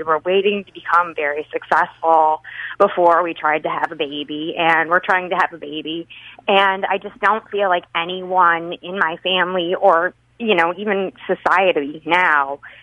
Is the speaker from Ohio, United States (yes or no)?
yes; Ohio, United States; I'm originally from Ohio